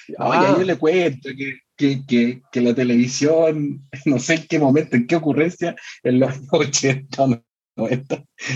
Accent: France; Spanish is a second language; Como muy española, siendo francesa.

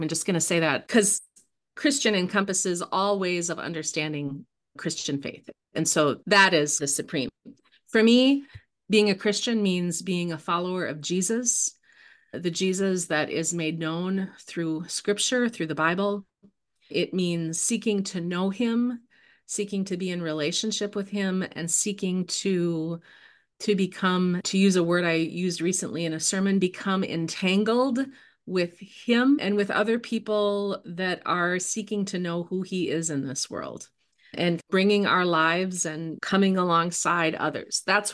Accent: Minnesota, United States; I grew up in Minnesota, which you might be able to hear, but my upbringing in Minnesota and the first 30 years of my life that I spent there really significantly shaped who I am and how I see the world.

